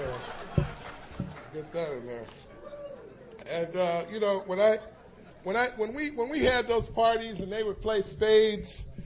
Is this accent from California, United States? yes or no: yes; Los Angeles, California, United States; I grew up in the Jordan Downs Housing Projects, which is a little community over on the other side of this one.